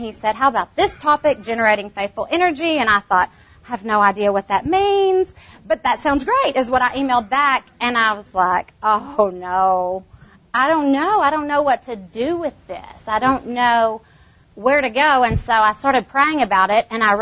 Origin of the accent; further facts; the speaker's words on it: Little Rock, Arkansas, United States; I am from Little Rock, Arkansas. So not too terribly far from Tulsa.